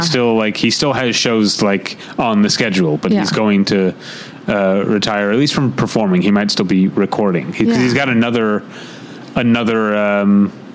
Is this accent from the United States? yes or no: yes; Midwest, United States; because I'm from the Midwest